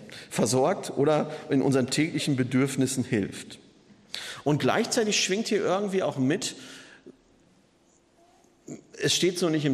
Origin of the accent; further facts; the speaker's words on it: Germany; Wir sind ja als Deutsche sind wir sogar Brotweltmeister.